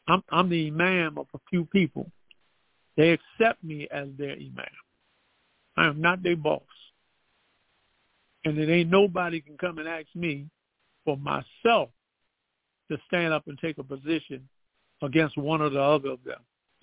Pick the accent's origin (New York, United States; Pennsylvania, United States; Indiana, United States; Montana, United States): Pennsylvania, United States; Philadelphia; I grew up down in South Philly, so yes, I had a crew there that I was with.